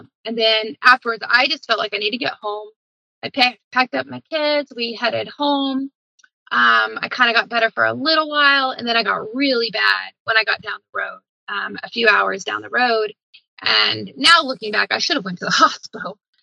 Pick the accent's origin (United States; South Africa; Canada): United States; Arkansas; even though I'm from Arkansas. Anybody, you know, especially Northwest Arkansas, I mean, you get tick bites all the time.